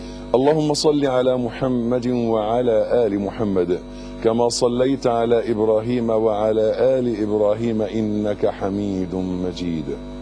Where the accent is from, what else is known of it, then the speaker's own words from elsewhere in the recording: Egypt; ده بالنسبة لنا احنا كمصريين مشكلة اكبر، يعني لازم نفهمها كلنا كمصريين ان دي مشكلتنا.